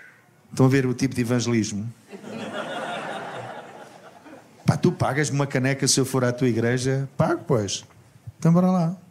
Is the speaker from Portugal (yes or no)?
yes; Lisbon, Portugal; born there; eu nasci em Alfama, portanto no lar de Dona Rosa, onde existe hoje uma das casas de fado mais conhecidas, que é a Mesa de Frades